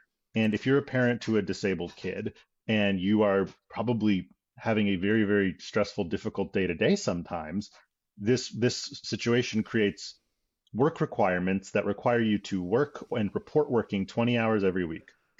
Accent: Philadelphia, Pennsylvania, United States; he held a press conference on Wednesday in Philly, shout out to my hometown

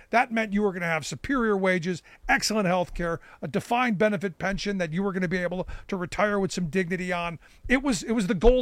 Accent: Cleveland, Ohio, United States; I grew up in Cleveland where you had a Ford and a Chevy plant, and I knew people who worked in those plants.

